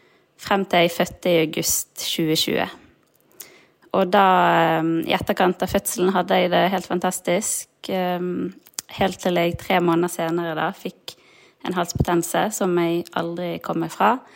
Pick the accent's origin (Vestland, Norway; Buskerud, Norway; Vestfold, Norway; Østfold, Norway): Vestland, Norway; Bergen; jeg 32 år, og jeg vokste opp i Bergen og bor her nå sammen med min kjæreste og min datter på 2 år.